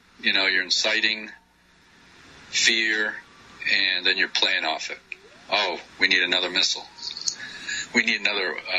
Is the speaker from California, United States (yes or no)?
no; Maine, United States; You know, I grew up in Maine